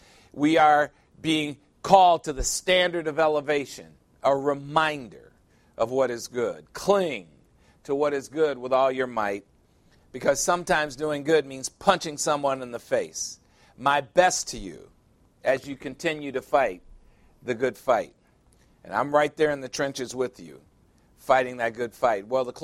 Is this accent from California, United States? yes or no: no; Chicago, Illinois, United States; On the day before Thanksgiving in 1987, the news on the radio in my hometown, Chicago, was quite shocking.